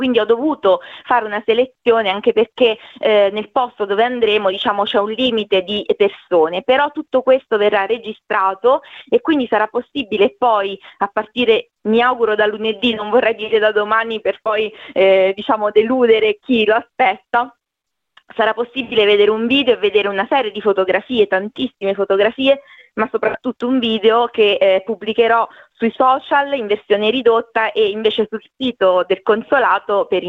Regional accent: Ascoli Piceno, Marche, Italy; loro come me sono di Ascoli Piceno

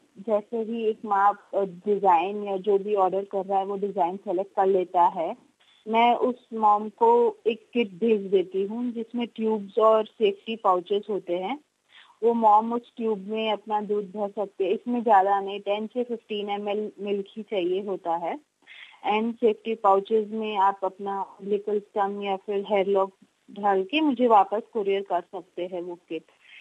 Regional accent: Chennai, Tamil Nadu, India; मैं चेन्नई इंडिया से हूँ।

